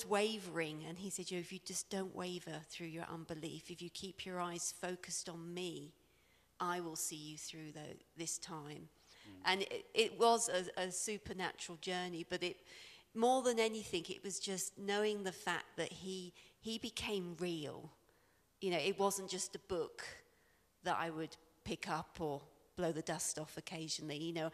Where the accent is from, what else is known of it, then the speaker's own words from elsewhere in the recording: England, United Kingdom; moved away; You know, we didn't say that's why we came from England, because a lot of people said, oh, you know.